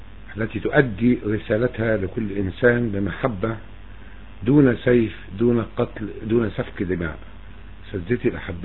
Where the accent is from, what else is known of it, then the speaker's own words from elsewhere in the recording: Egypt; تاريخ بلدنا مصر الحبيبة